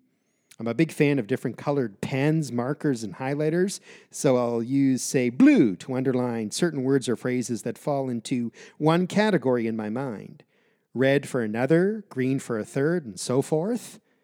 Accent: United States; I'm from the United States, but I have lived overseas many years.

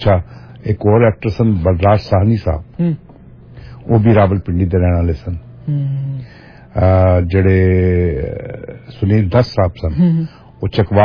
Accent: Pakistan; ਮੈਂ ਪਾਕਿਸਤਾਨ ਵਿਚ ਪੈਦਾ ਹੋਇਆ, ਵੱਡਾ ਹੋਇਆ, ਠੀਕ ਹੈ, ਉੱਥੇ ਪੜਿਆ

